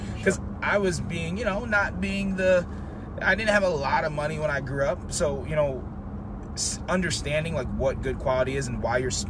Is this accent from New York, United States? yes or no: yes; New York, United States; I'm a kid from New York, New Jersey. I didn't come from this good high-end food. I came from, like, mother's cooking, Filipino, Puerto Rican food.